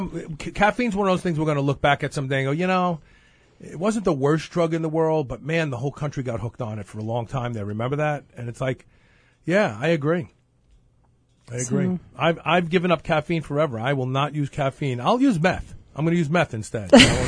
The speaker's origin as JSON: {"language": "English", "town": "Brooklyn", "region": "New York", "country": "United States", "said": "Look, I'm from Brooklyn. We invented the curse words and then passed them around to all the other places."}